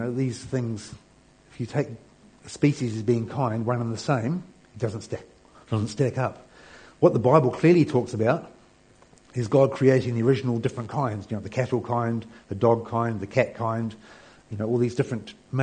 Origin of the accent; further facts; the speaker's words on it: England, United Kingdom; born there; I was born in England.